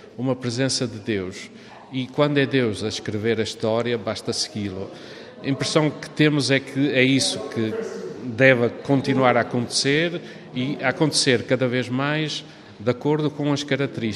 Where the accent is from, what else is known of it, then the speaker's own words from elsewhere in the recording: Portugal; now in Rome, Italy; sou português, estou há 8 anos em Roma